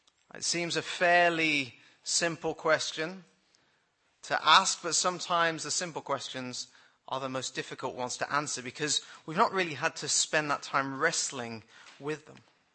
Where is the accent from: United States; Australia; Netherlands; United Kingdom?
United Kingdom; The issue is further compounded by being British